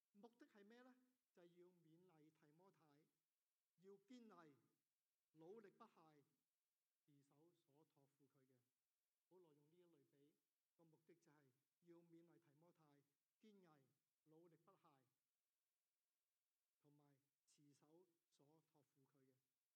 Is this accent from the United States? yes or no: no; Hong Kong; also born or lived in Canada; 我1970年代咧，我就去到呢個加拿大東岸一個好細好細嘅埠仔嗰度讀書。啲人問我邊度嚟噶？喺香港嚟。